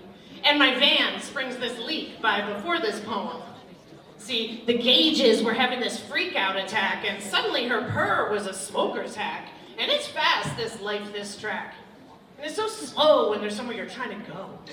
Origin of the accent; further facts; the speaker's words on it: Pennsylvania, United States; All right, I'm from Pennsylvania. Like, everything's like 20 years old, you know?